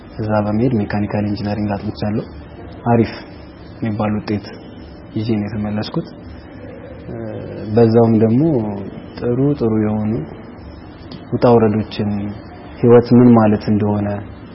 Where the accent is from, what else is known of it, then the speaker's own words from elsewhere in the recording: Addis Ababa, Ethiopia; ወልጄ ያደኩት አዲስ አበባ ነው። ከኬጂ እስከ 10ኛ ክፍል ሰላም የህፃናት ማሳደጊያ መንደር ብዙዎች ያውቁታል። ታዋቂ ትምህርት ቤት ነው። እዛ ነው እስከ 10 የነበረኝን ትምህርት የጨረስኩት።